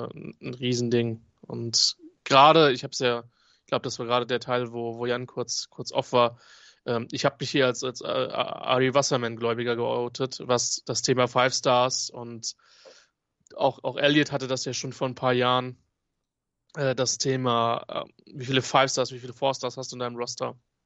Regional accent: Germany; Gut, Nicola, du weißt, ich bin Deutscher.

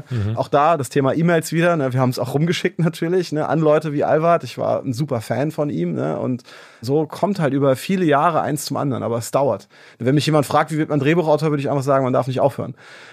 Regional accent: Mainz, Rhineland-Palatinate, Germany; Ich habe dann in Mainz, wo ich herkomme, mit meinem Kumpel so Amateurfilme gemacht

